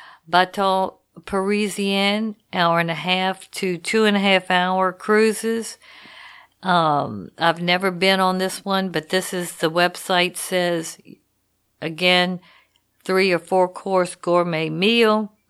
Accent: Louisiana, United States; I'm from Louisiana, and I've always been very inquisitive, love adventure, exploring. So I've done a lot of different things in Louisiana.

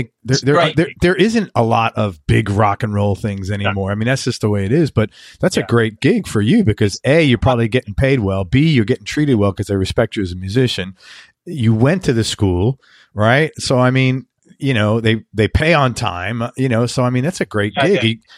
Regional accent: Bronx, New York, United States; I'm from the Bronx. I mean, it just doesn't sound posh, you know?

